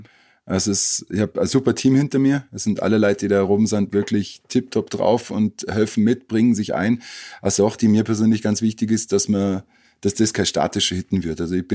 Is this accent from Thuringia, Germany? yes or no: no; Kassel, Hesse, Germany; moved away as an adult; now in Austria; ich bin ja aus Kassel 2004, ich war 22 Jahre alt